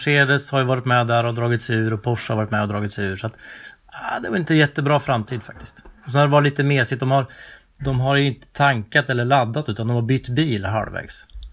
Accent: Karlskoga, Örebro County, Sweden; Jag är från Karlskoga med Gällåsbanan, så där hängde man ju som liten.

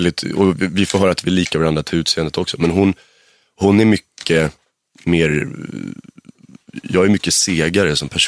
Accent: Stockholm, Stockholm County, Sweden; Vasastan, Odenplan.

